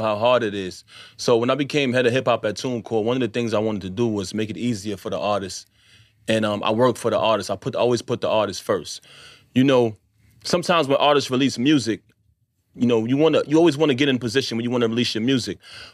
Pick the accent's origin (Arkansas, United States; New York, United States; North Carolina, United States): New York, United States; New York City; So me being young, growing up in Bed-Stuy, Brooklyn, One of the mistakes I made was I mixed the street with the music industry.